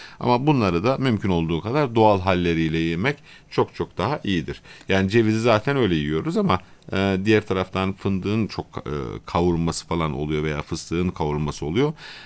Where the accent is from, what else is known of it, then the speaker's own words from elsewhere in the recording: Kahramanmaraş, Turkey; Yani ben Maraşlıyım. Maraş'ta eskiden çok daha zeytin vardı mesela.